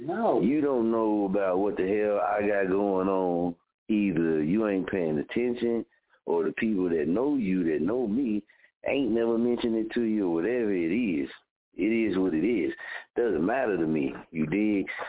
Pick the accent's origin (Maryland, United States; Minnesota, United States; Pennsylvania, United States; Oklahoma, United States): Oklahoma, United States; Muskogee; now, this is the Muskogee in me, born and raised in Muskogee, right? Muskogee has never taught me to be no punk.